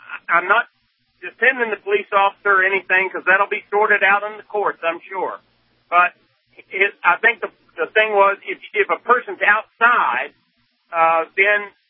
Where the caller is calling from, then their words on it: Charleston, West Virginia, United States; I'm calling from Charleston, West Virginia.